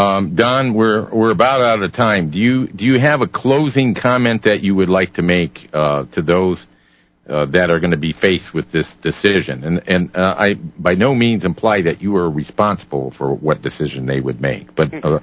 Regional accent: Ohio, United States; I was born in Ohio, and I would have that same issue.

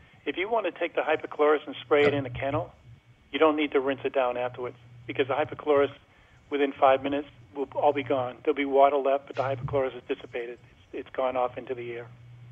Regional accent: Boston, Massachusetts, United States; now in Florida, United States; Yes, I'm a Bostonian.

